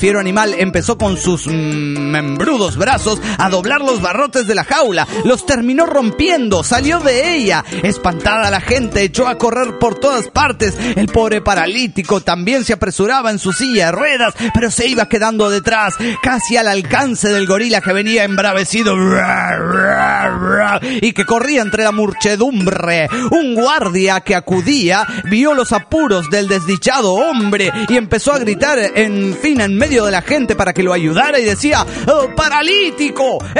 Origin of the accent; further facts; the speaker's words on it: Monterrey, Nuevo León, Mexico; de Monterrey, Nuevo León, México.